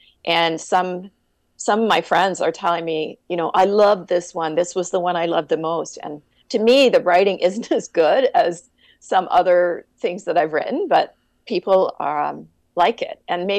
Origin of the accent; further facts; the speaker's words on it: Canada; I'm Canadian, but I know it's a big thing in the States as well.